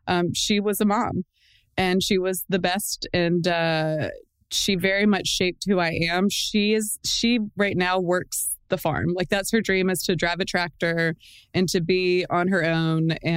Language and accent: English; Hardeeville, South Carolina, United States; also born or lived in Turkey; I grew up in Hardeeville, South Carolina on a farm. I spent my summers in Turkey. So my dad's Turkish and my mom is very Southern